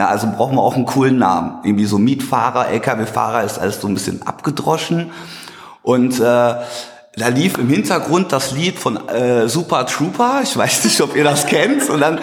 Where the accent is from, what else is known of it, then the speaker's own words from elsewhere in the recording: Dortmund, North Rhine-Westphalia, Germany; bin 37 Jahre alt und komme aus Dortmund. Gebürtig komme ich aus Hagenow-Limburg, falls jemand das Nest kennt.